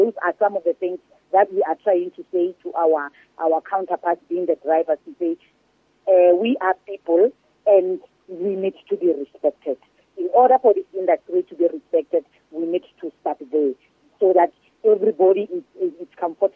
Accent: South Africa; together as South African, we can pray for this taxi violence to really come to an end

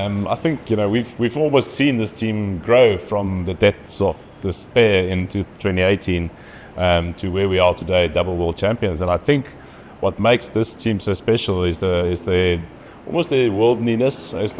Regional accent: South Africa; now in France; Yeah, I'm as South African as it gets. I just happen to live in France.

